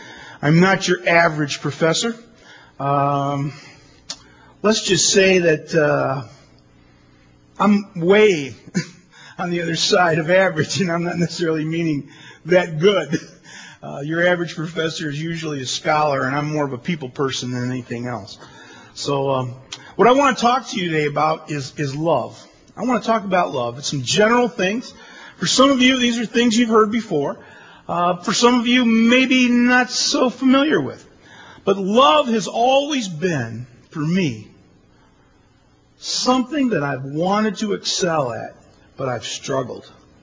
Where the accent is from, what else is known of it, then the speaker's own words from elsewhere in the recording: Toledo, Ohio, United States; I went back to Toledo, Ohio, my hometown, in 84.